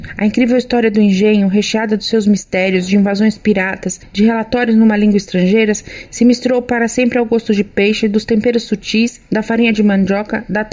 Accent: São Paulo, Brazil; Sou de São Paulo, o mar me fascina.

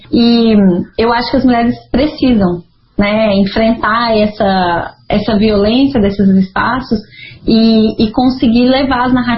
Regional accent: Minas Gerais, Brazil; por ser também vizinha, né, de Mariana, vizinha do crime, eu ainda não entendia como mineira, assim, né, o que é ser mineira. Ah, eu vim de uma terra, de montanhas, de cafezinho, de pessoas acolhedoras

